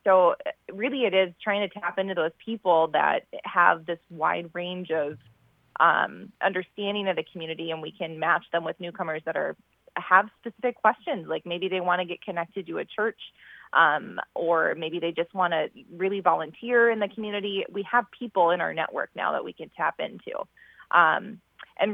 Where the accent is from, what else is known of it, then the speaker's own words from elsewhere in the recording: Minnesota, United States; now in Bemidji, United States; Well, I grew up in the Twin Cities, so I'm a transplant to Bemidji a decade ago, actually, back in 2011.